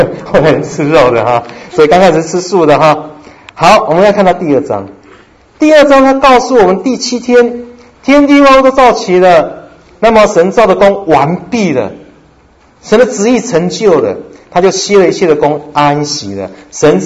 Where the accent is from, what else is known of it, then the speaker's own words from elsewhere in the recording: China; 我们中国人会讲礼拜一第一天，礼拜二第二天，对不对？